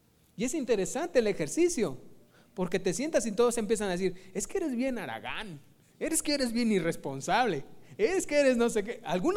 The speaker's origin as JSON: {"language": "Spanish", "country": "Mexico", "said": "Pero ustedes tienen el concepto de los mexicanos que los mexicanos somos bien orgullosos"}